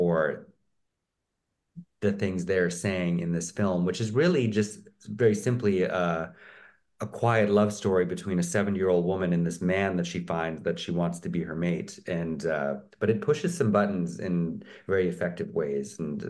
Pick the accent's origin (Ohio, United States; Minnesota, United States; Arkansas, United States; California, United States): Minnesota, United States; But I'm from Minnesota, so that felt like nothing to me.